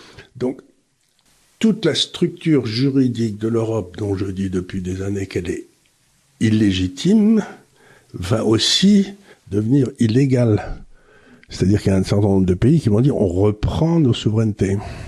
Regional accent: France; on a un coup de peau en tant que Français

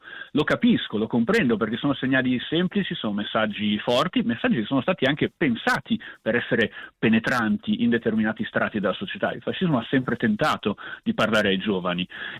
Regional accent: Trentino-Alto Adige, Italy; da trentino mi saprei divertire come si deve, sarei un chiuso orso di montagna

